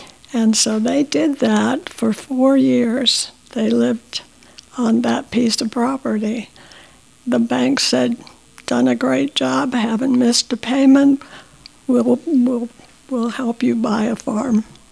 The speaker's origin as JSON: {"language": "English", "town": "Davenport", "region": "Iowa", "country": "United States", "tie": "born there", "said": "I was born in Davenport, Iowa."}